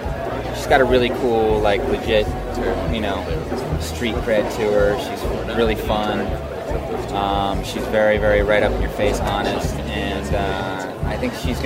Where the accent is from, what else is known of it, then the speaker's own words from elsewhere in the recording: Wyoming, United States; I grew up in Wyoming backpacking into the the Wind Rivers up to 12, 13,000 feet all the time and surviving off of trout that I caught myself.